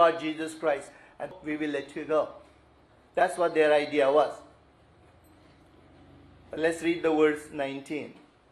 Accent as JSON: {"language": "English", "country": "India", "said": "This was the first time we came from India."}